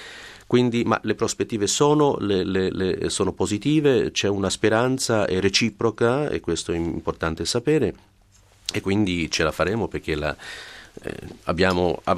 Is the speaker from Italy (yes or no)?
no; Israel; Italian is a second language; contro il mio popolo che contro il mio paese, la mia patria, e minacciando con delle armi nucleari la distruzione, l'annientamento dello Stato di Israele, del popolo israeliano che vive in Israele